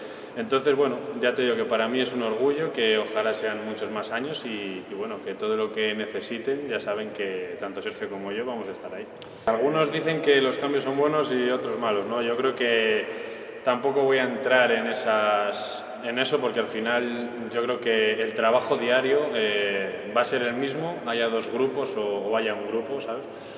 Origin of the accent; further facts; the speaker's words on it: Valladolid, Castile and León, Spain; los que somos de aquí de Valladolid, desde pequeñitos siempre hemos ido a ver el fútbol al José Zorrilla.